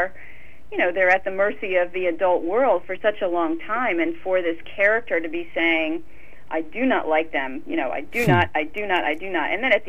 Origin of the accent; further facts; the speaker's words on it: Flemington, New Jersey, United States; the Lindbergh baby kidnapping trial, which took place in my hometown of Flemington, New Jersey, in which my grandmother was alive to see